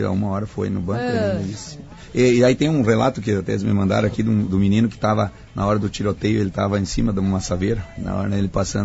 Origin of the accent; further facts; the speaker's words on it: Arvorezinha, Rio Grande do Sul, Brazil; minha terra lá.